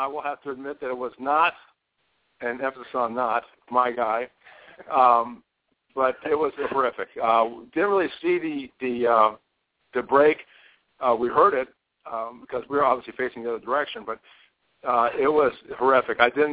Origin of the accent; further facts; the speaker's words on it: San Diego, California, United States; I grew up in San Diego, so swimming was probably the sport that I was better at.